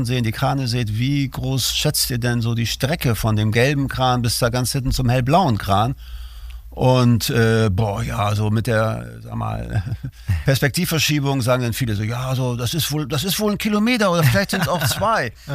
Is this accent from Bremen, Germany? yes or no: yes; Bremerhaven, Bremen, Germany; Genau, ich bin hier geboren, im Landkreis aufgewachsen. Mein Elternhaus, Großelternhaus, das war direkt am Deich. Ich bin also ja ein Kind der Weser, muss man sagen.